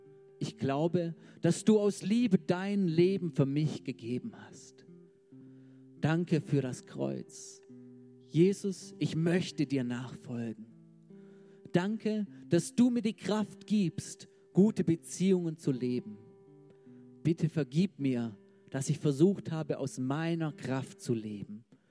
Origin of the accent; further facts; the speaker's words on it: Stuttgart, Baden-Württemberg, Germany; Ich bin aus Stuttgart